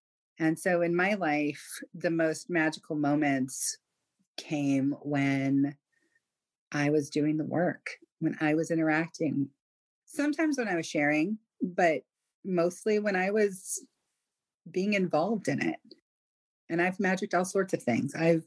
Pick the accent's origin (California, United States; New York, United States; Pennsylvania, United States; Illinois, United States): California, United States; I grew up in Southern California. I could go to any kind of church I wanted to.